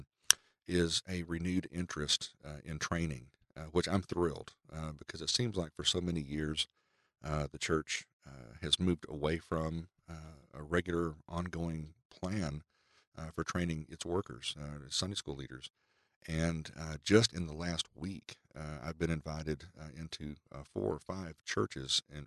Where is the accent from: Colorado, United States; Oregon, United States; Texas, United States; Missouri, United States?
Texas, United States; Arlington; I'm originally from Dallas-Fort Worth. Grew up in Arlington, Texas, and went to school at Southwestern, and so I was a Texas guy.